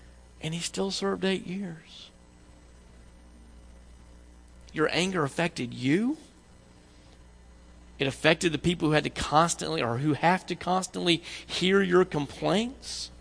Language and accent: English; the South, United States; I grew up in the South, which means if you say bless your heart, you can follow that with anything you want to, right?